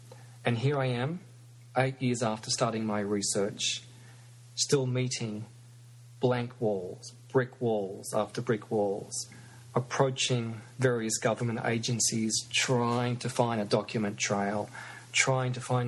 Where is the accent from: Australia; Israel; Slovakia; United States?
Australia; being an Australian, being a member, a citizen of this country, which I certainly consider to be a very vibrant and quite successful democracy